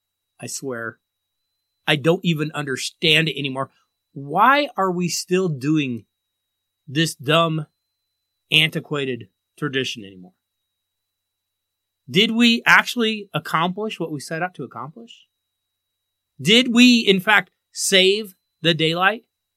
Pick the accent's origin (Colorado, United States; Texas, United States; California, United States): Colorado, United States; Denver; I gave a bit of a mid-season report on my hometown Denver Broncos